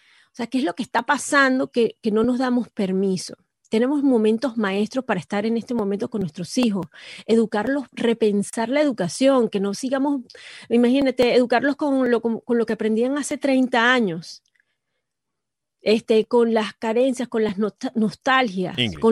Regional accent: Venezuela; nosotros como venezolanos

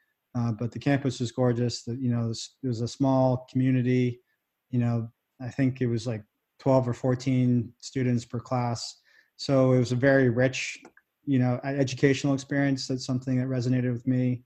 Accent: Canada; like I said, for as a Canadian

